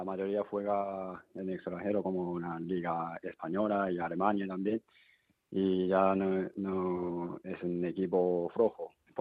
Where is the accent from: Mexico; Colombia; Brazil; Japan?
Japan; Tokyo; Spanish is a second language; now in Spain; Japonés de Tokio. Bueno, llevo casi 4 años aquí, pues no me entero todo lo que me dices, pero bueno.